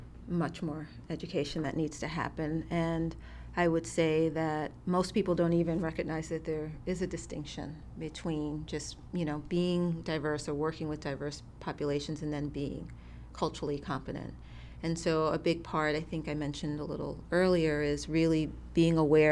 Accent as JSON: {"language": "English", "town": "Brooklyn", "region": "New York", "country": "United States", "tie": "born or raised there", "said": "I am a New Yorican, meaning I'm second generation Puerto Rican, born and raised in Brooklyn, New York."}